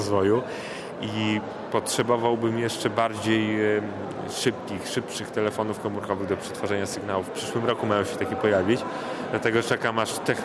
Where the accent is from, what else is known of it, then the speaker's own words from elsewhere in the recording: Białystok, Podlaskie Voivodeship, Poland; also born or lived in Greece; Bo połowa mojej rodziny z Grecji pochodzi, tam się urodziłem i w wieku 6 lat do Polski przyjechaliśmy, mieszkam w Białymstoku obecnie. I tutaj właściwie całą edukację normalną przeszedłem.